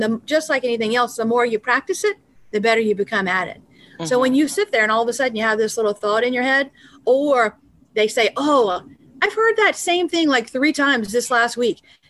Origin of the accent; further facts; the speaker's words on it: Virginia, United States; I was born and raised in Virginia in a Baptist church.